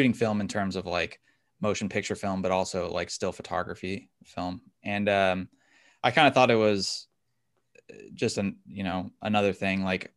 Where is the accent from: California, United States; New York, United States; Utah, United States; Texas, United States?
California, United States; I grew up in the San Francisco Bay Area near like Skywalker Ranch and Lucas Valley and that kind of area.